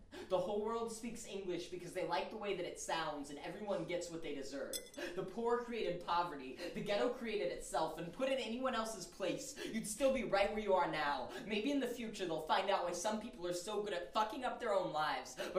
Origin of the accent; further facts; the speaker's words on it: Denver, Colorado, United States; I am from Denver, so as a result, some of my poems, especially the one I'm going to do first, have references to that place.